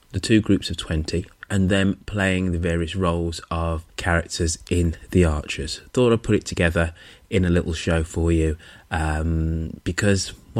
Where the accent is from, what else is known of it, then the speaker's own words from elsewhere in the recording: Birmingham, West Midlands, United Kingdom; descended on my hometown of Birmingham